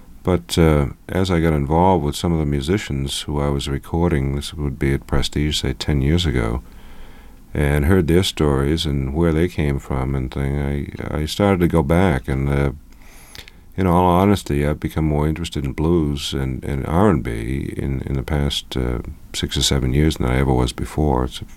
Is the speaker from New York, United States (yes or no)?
no; Boston, Massachusetts, United States; I grew up in the Boston area, and at the time, it seemed to me that radio in Boston was very white and middle of the road